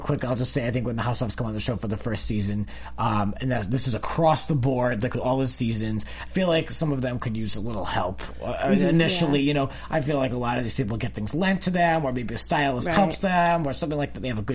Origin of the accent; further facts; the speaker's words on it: East Coast, United States; I am from the East Coast, that's so I'll use that as my excuse.